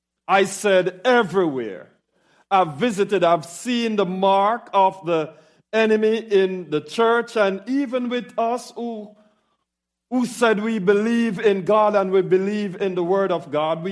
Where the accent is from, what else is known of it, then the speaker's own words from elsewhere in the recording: Jamaica; moved away; When I came up from Jamaica, young people used to run from me, my peers, because I was a party killer.